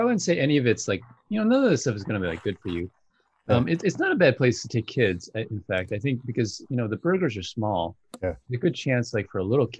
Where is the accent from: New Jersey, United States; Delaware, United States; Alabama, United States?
New Jersey, United States; I grew up in New Jersey, and there's a lot of White Castles all over the place.